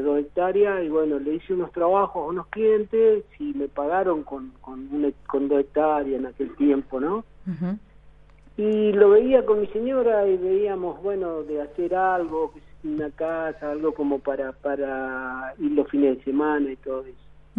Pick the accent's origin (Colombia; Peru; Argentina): Argentina; San Rafael, Mendoza; born there; moved away as an adult; also born or lived in Sierra Grande; now in Puerto Madryn, Argentina; Nací en Mendoza, en San Rafael, Mendoza, y a partir de los 18 años me vine a la Patagonia, tuve años en Sierra Grande, 7 años en Sierra Grande, después, bueno, eso fue en el 77